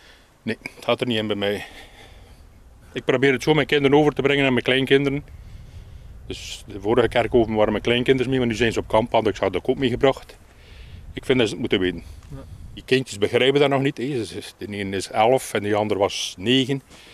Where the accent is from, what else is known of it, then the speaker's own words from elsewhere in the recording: Maldegem, Flanders, Belgium; Nee, ik ben van Maldegem.